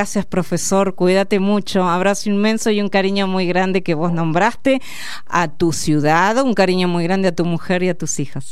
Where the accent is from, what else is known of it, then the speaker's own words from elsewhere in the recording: Argentina; Creo que esto nos debe convocar y evocar como argentinos a tener un cambio